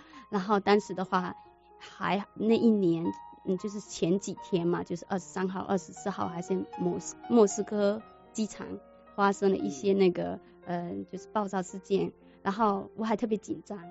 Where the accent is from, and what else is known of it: China